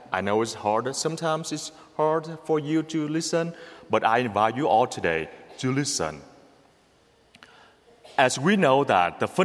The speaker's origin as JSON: {"language": "English", "country": "Vietnam", "tie": "born or raised there", "moved": "yes", "said": "I grew up in Vietnam, the communist country."}